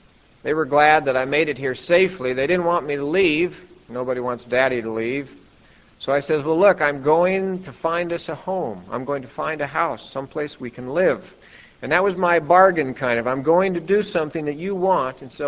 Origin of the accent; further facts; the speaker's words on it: Northwest, United States; I grew up in the Northwest, as was mentioned.